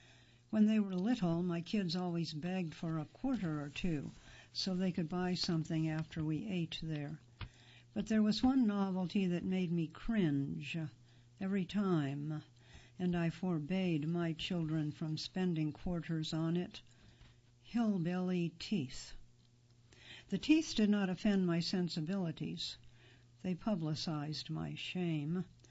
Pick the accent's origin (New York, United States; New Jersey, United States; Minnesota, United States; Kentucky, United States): Kentucky, United States; I grew up in Appalachian Eastern Kentucky, where systemic poverty has been a challenge for many decades.